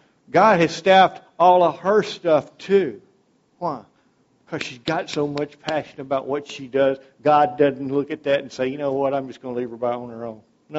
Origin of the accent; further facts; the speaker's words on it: Castor, Louisiana, United States; And I'm from Castor. You know, it's not much in Castor, except the general store. You can go in a general store in Castor, Louisiana.